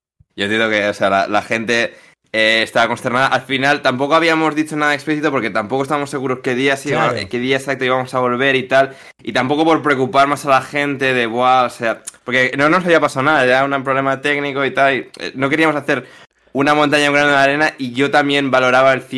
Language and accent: Spanish; Basque Country, Spain; Eres gallego, yo soy vasco